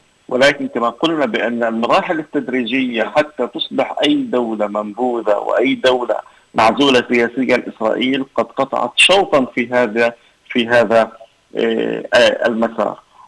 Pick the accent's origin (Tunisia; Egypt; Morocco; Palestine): Palestine; وإن كنا نحن يعني بشكل عام كفلسطينيين لا نأخذ هذه التقارير بعين الحسبان